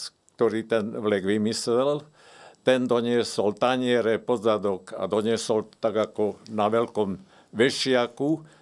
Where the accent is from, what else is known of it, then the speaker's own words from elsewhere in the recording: Trenčín Region, Slovakia; ako otec bol lesák, tak sme sa stiahovali na štyroch miestach. A boli sme z Bojníc do Hájov, to je pri Prievidzi, pri Čiavši, kde sa medvede pohybujú.